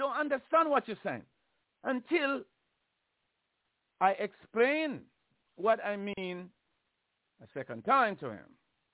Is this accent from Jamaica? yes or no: yes; Jamaica; But based on the way I grew up in Jamaica and understand the grading of school